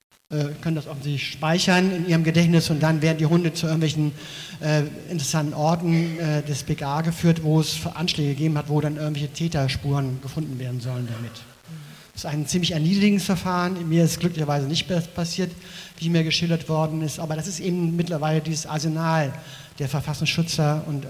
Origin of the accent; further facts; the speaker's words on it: West Germany, Germany; ich komme aus dem Westen